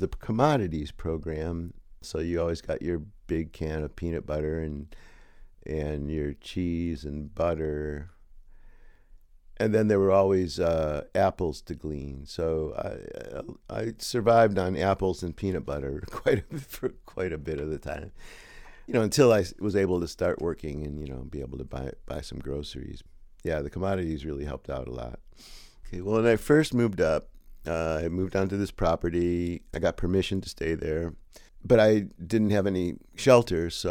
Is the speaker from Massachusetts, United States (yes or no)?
no; Chicago, Illinois, United States; moved away as an adult; also born or lived in Wisconsin / California; I was born in Chicago in 1948. I went to college in Wisconsin, University of Wisconsin. So I lived in Chicago until I was 18, went to college, and then when I was 21, after I graduated, I moved to California.